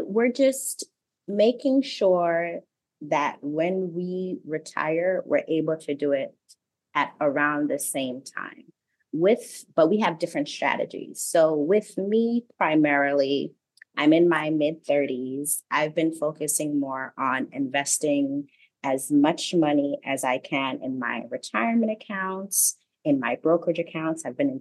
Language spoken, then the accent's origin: English; Brooklyn, New York, United States; I am from Brooklyn, New York, but my family is from Haiti.